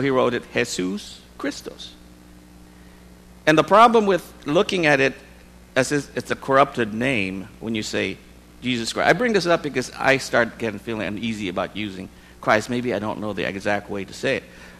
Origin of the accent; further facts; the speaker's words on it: Philippines; English is a second language; So I'm Filipino.